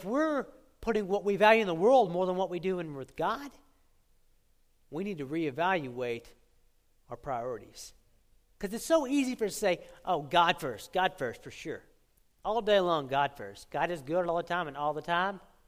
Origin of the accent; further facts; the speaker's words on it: Texas, United States; You see, I was born in Texas my whole life. Born and raised. So I should be accustomed to the Texas heat of the summer, right?